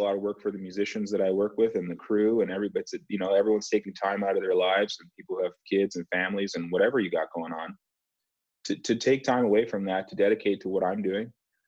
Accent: Canada; to most people, it doesn't matter that I'm Canadian, right?

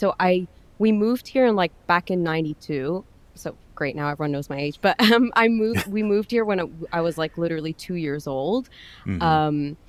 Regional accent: Dubai, United Arab Emirates; also born or lived in Azerbaijan; I'm actually based in Dubai, UAE, United Arab Emirates. I grew up here, but I'm originally from Azerbaijan. But yeah, I guess I call both my home.

